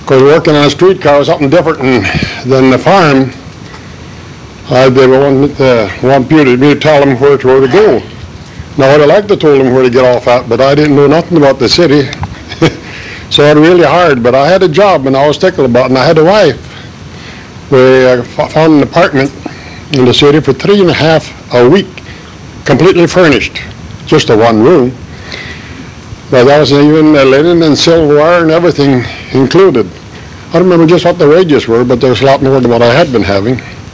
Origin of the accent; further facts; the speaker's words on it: Wisconsin, United States; also born or lived in Minneapolis, United States; I wasn't raised around here. My home was in Wisconsin. I was born in Minneapolis, but then I was moved to Wisconsin.